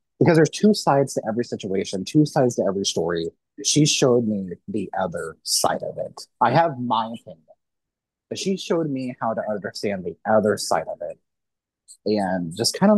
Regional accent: Missouri, United States; because I grew up in Missouri. And obviously, what happens there still does matter. I live across the state line in Kansas now.

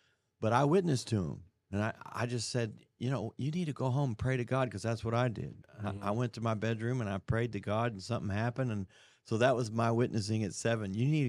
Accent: Missouri, United States; No, this was Missouri. I grew up in Missouri.

